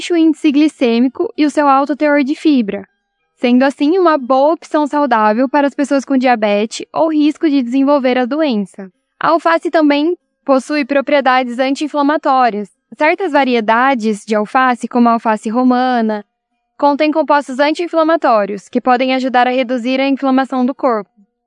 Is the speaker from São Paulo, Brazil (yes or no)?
yes; São Pedro, São Paulo, Brazil; sou de São Pedro, São Paulo.